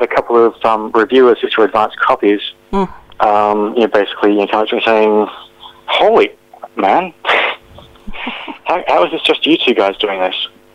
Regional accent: Albany, Western Australia, Australia; growing up in a small town in Western Australia, I grew up in Albany.

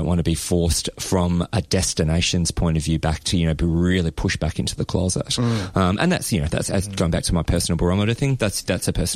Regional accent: Adelaide Hills, South Australia, Australia; I grew up in South Australia, grew up in the Adelaide Hills

